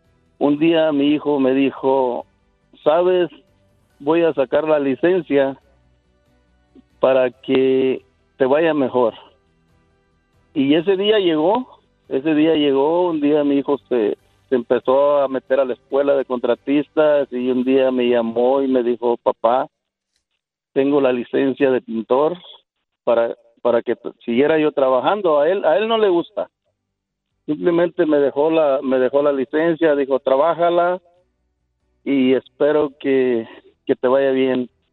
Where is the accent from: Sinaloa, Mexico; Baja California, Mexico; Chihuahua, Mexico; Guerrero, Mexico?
Guerrero, Mexico; Yo soy de Guerrero, México.